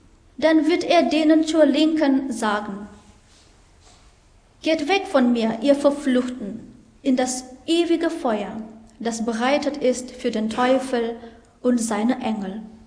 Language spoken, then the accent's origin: German; North Sumatra, Indonesia; German is a second language; moved away as an adult; now in Hannover, Germany; Ich komme aus Indonesien, von der Insel Nias. Letztes Jahr bin ich nach Deutschland gekommen